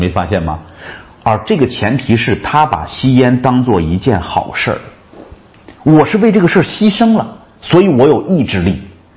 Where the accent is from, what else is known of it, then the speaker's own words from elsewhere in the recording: Shaanxi, China; 这是我们陕西人的骄傲哈